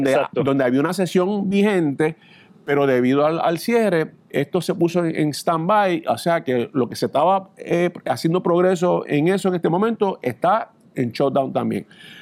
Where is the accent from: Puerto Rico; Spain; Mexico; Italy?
Puerto Rico; Isabela; De hecho, yo soy Gallito de Isabel, así que estamos.